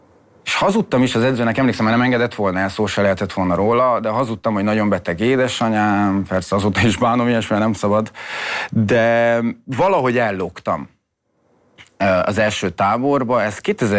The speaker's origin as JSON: {"language": "Hungarian", "town": "Miercurea Ciuc", "region": "Harghita", "country": "Romania", "tie": "born or raised there", "said": "Csíkszeredában születtem, akkor nagyjából minden fiú, vagy minden második fiú jégkorongozott."}